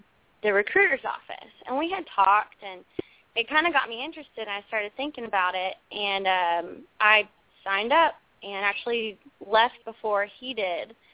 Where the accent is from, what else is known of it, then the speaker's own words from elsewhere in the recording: Woodland, Alabama, United States; now in Valdosta, United States; I'm calling from Valdosta, Georgia. I'm stationed at Moody Air Force Base, so that's where I'm at tonight. And where are you originally from? I'm originally from Woodland, Alabama.